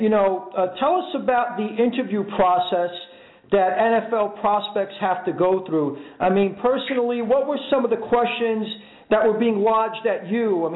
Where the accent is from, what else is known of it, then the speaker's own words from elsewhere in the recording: Brooklyn, New York, United States; I grew up not too far from you. I'm a Brooklyn guy.